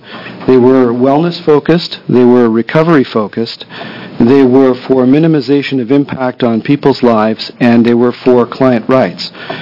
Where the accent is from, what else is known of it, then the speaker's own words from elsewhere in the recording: Toronto, Ontario, Canada; moved away as an adult; also born or lived in Belgium / Ohio, United States; I'm Canadian. I grew up in Toronto. I went to medical school in Belgium, and I did my residency training in Cleveland, Ohio